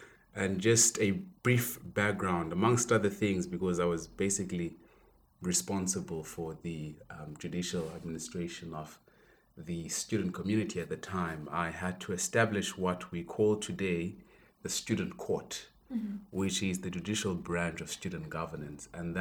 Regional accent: Johannesburg, Gauteng, South Africa; also born or lived in KwaZulu-Natal; Well, I grew up in Joburg. I did my primary school in Joburg. And then I went to KZN to do my high school.

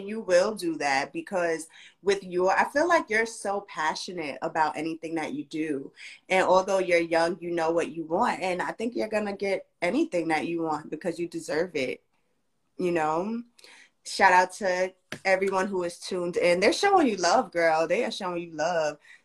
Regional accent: Bronx, New York, United States; Listen, I'm from the Bronx, so we're going to keep it official, all right?

